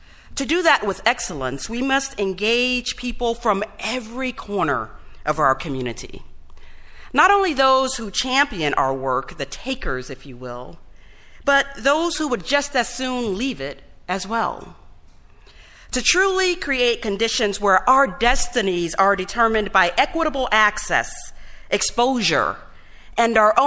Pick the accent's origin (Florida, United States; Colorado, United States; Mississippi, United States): Florida, United States; St. Petersburg; I'm the fifth generation of my family to call St. Pete home. It's awesome. And in my hometown, I've had the privilege of holding a variety of roles in our community